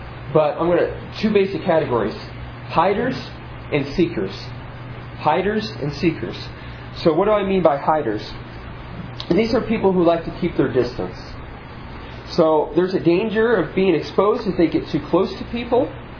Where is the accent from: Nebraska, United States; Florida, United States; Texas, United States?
Nebraska, United States; You know that I'm from, well, some of you know I'm from Nebraska, and if you are from Nebraska, you just are born with this innate